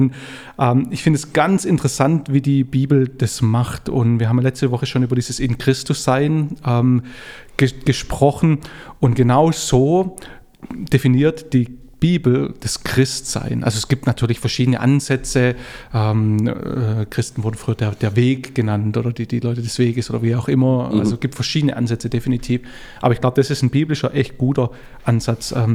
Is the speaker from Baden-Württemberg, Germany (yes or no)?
yes; Baden-Württemberg, Germany; now in Franconia, Germany; Ich wohne ja jetzt in Franken. Das heißt, ich kann halt natürlich sagen, ich bin in Schwaben geboren.